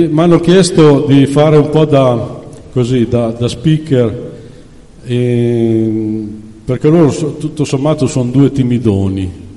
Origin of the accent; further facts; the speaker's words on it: Sassuolo, Emilia-Romagna, Italy; born there; anch'io sono nato a Sassuolo, si sente